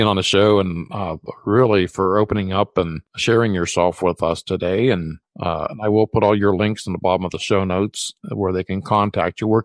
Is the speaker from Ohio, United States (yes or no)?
yes; Ohio, United States; I had went to a healing tent near my hometown in Ohio. It's in Ravenna, Ohio